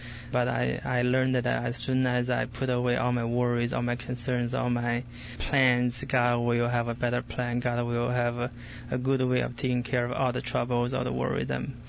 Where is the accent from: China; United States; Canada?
China; Well, I'm from China